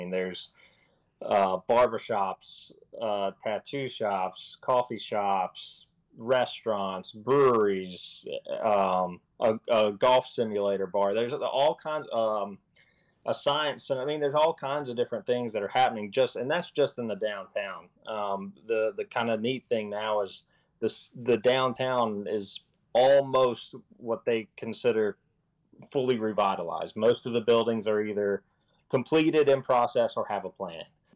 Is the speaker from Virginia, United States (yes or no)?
yes; Virginia, United States; now in Danville, United States; No, I'm from Grayson County.